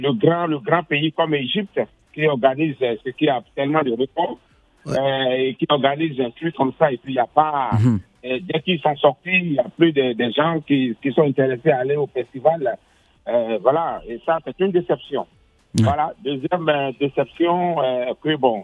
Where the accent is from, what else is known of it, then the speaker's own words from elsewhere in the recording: Benin; Je suis béninois